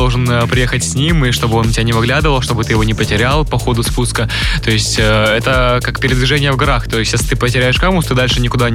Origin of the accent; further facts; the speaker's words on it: Kamchatka Krai, Russia; вот я оттуда родом. И все время даже, ну, честь для меня говорить, что я с Камчатки.